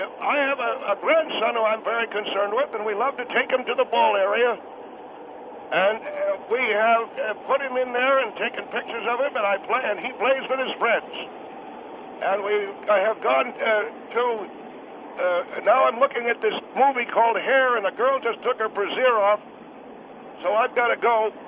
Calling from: Alhambra, California, United States; I'm calling from Alhambra.

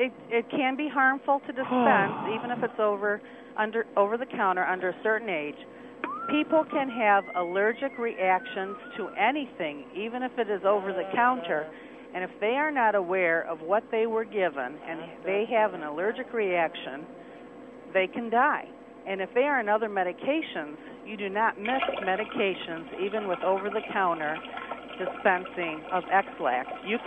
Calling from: Burton, Michigan, United States; Hello, yes, I'm from Burton.

